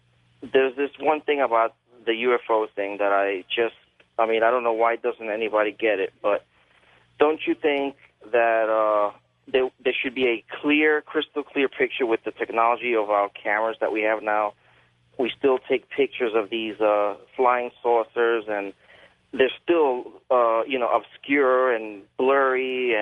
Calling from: Gardena, California, United States; I'm calling from Gardena, California.

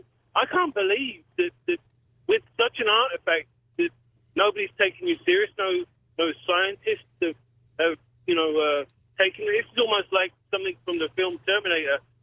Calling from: Saskatchewan, Canada; I'm calling from Saskatchewan, Canada.

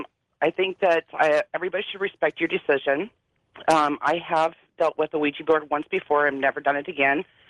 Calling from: Nebraska, United States; from Nebraska.

